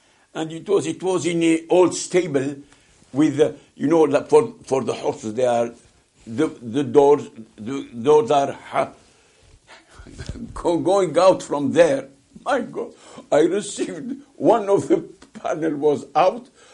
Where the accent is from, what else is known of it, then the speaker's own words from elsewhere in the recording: Tunis, Tunis Governorate, Tunisia; Where do you come from? I come from Tunis. I speak French, yeah?